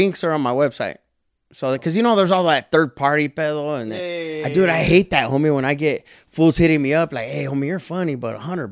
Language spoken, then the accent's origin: English; Oxnard, California, United States; also born or lived in San Fernando / San Francisco; Yes, and then we moved to Ventura County. So I went to Oxnard, and then, you know, Chique, as we called it. And then, you know, the neighboring, we were in Ventura, Camarillo, and then I moved up to San Francisco.